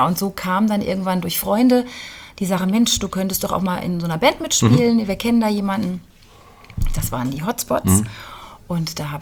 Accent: Fulda, Hesse, Germany; also born or lived in Palatinate; Ja, ich bin in der Pfalz geboren und dann, wie das Leben manchmal so spielt, hat es mich dann hierher verschlagen und habe dann lange auch in Fulda direkt gelebt, dann mit meinen Eltern auch ein bisschen weiter außerhalb.

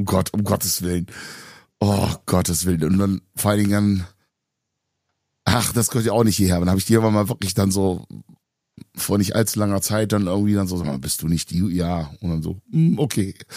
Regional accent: Bremen, Germany

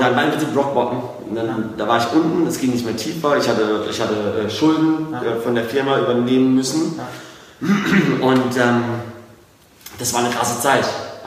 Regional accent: Karlsruhe, Baden-Württemberg, Germany; accent: Karlsruhe dialect

